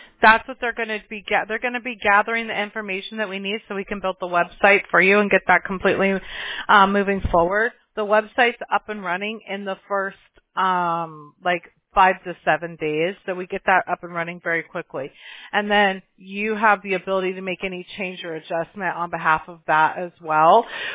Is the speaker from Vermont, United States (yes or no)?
no; Mobile, Alabama, United States; now in Huntington Beach, United States; I'm not. I'm from Mobile, Alabama.